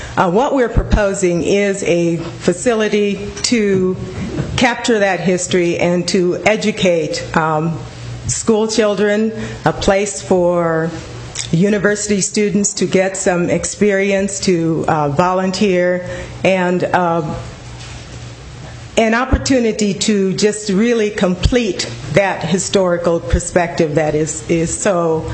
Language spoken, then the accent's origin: English; Madison, Wisconsin, United States; I have been in this community for about 5 years. I come from Madison, Wisconsin.